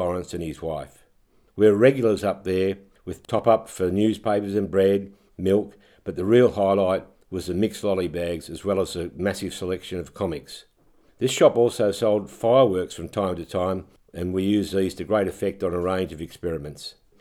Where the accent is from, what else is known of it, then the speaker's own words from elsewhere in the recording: Balwyn, Victoria, Australia; Memories of growing up in Borwon. I have great recollections of the local shops of Whitehorse Road, Borwon.